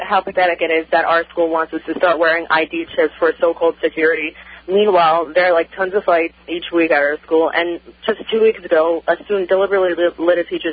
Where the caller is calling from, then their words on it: New Jersey, United States; I'm calling from Bergen County, New Jersey